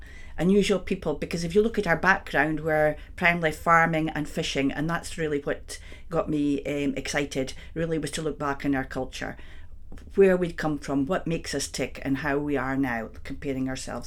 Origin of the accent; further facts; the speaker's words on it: Slains, Scotland, United Kingdom; accent: Doric; also born or lived in Inverness; now in Cruden Bay, United Kingdom; I'm living at Cruden Bay at the moment. I'm originally from the parish of Slains, from a farm. So I'm a farm quine, really. So I suppose that's where my Doric roots started when I was working and living on the farm with my dad.